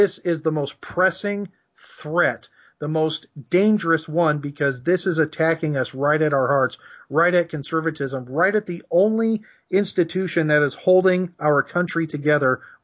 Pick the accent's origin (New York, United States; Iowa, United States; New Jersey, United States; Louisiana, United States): Iowa, United States; We're both from Iowa.